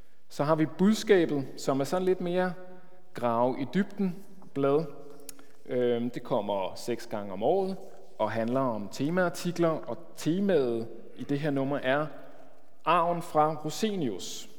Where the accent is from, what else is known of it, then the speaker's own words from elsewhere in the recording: Rødovre, Capital Region of Denmark, Denmark; now in Hvidovre, Denmark; Jeg er nemlig fra Rødovre, og så har jeg så som voksen formastet mig til at flytte til Hvidovre.